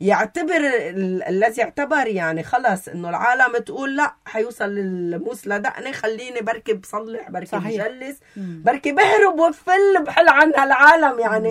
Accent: Lebanon; أنا كمواطنة لبنانية

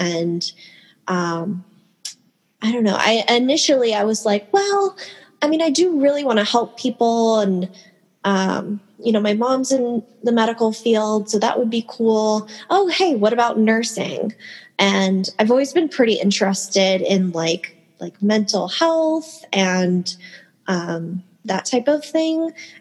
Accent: Canada; She worked at an old hospital in Ontario, Canada. Oh, I'm from Canada originally.

